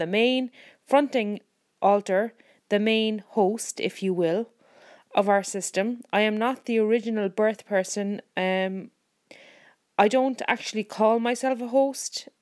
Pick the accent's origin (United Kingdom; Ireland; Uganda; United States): Ireland; Yes, we're everywhere. We're from Ireland.